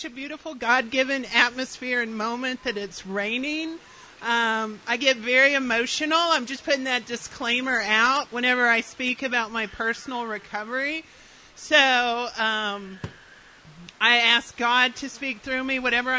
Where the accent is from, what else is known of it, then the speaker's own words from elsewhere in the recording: Midland, Texas, United States; I'm from West Texas. I'm from Midland. Does anybody know Midland?